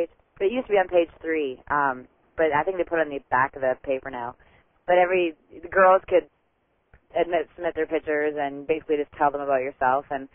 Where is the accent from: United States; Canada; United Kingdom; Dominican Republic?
Canada; Yeah, I'm Canadian